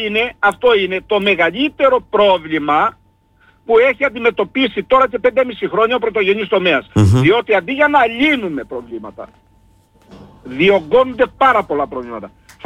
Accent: Crete, Greece; δεν θα ανεχτούμε σαν Κρητικοί, δεν θα ανεχτούμε κανένα, μα κανένα, να μας διώξει από τα σπίτια μας.

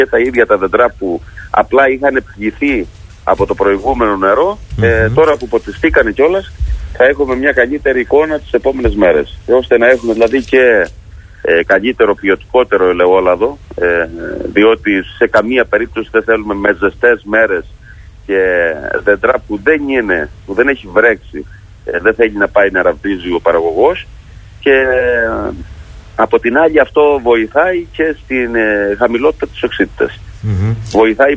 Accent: Asites, Crete, Greece; Εδώ η περιοχή η δικιά μας είναι όψιμη. Είμαι από τις Ασίτες και έχουμε διαφορά από την παραλιακή ζώνη εδώ, δηλαδή του Ηρακλείου, γύρω στις 15-20 μέρες.

